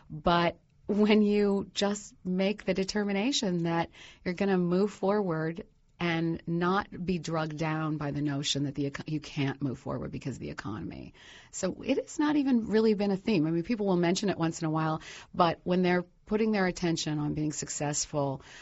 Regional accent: Columbus, Ohio, United States; I started it in New York, even though I'm from Columbus.

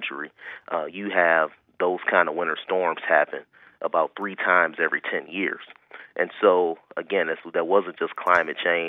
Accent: Cleveland, Ohio, United States; I grew up in Cleveland in the 80s and 90s

